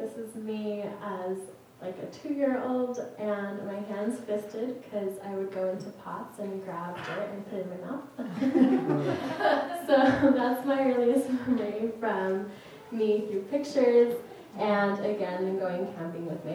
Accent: Santa Barbara, California, United States; now in Wenatchee, United States; And I am from Santa Barbara, California, so I got the ocean and I got the mountains, which is where I really have felt home because I have nature surrounding me completely. And I recently moved to Wenatchee a year ago.

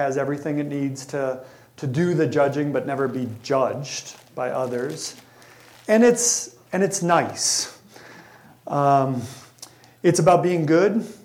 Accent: Minnesota, United States; I grew up in the Midwest, Minneapolis, St. Paul suburbs. I was a Missouri Synod Lutheran growing up in the center of Lutheran land, right?

